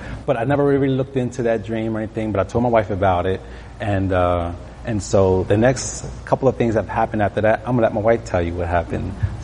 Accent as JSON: {"language": "English", "town": "Lancaster", "region": "Pennsylvania", "country": "United States", "lives_now": "Maryland, United States", "said": "We've been in Maryland 15 months now, actually. We are from Lancaster, PA."}